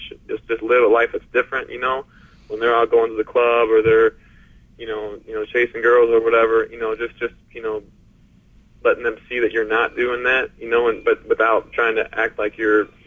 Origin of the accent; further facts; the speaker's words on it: Paramount, California, United States; Growing up in Paramount, it was a really rough city. We grew up there during the riots.